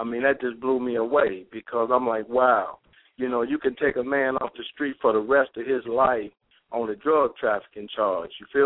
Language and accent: English; Detroit, Michigan, United States; You know, me, I grew up in Detroit